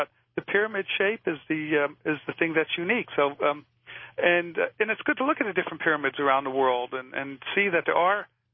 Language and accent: English; New York, United States; I'm from New York originally, too, so hi in Brooklyn.